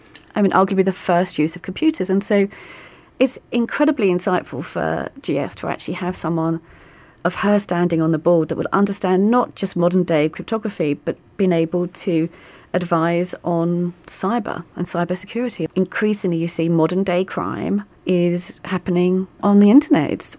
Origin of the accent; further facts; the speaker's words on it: London, United Kingdom; the fact that I'm from the East End of London